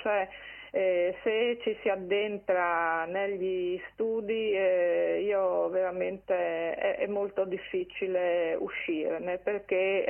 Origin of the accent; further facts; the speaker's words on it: Porpetto, Friuli-Venezia Giulia, Italy; il sindaco di Porpetto, che tra l'altro è il mio paese